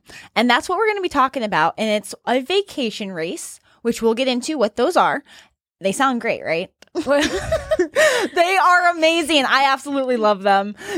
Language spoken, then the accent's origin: English; New Mexico, United States; That's where I grew up in New Mexico.